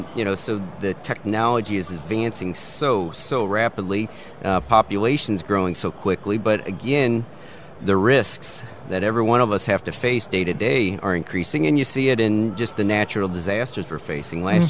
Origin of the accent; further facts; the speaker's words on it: Joplin, Missouri, United States; And me being from Missouri, I'm from Tornado Alley there in Joplin, right down the street from us.